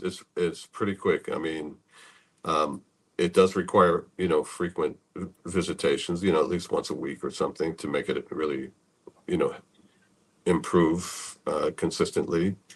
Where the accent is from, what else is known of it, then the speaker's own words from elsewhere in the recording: New York, United States; there was a feeling like I've never felt in New York, and I grew up in New York.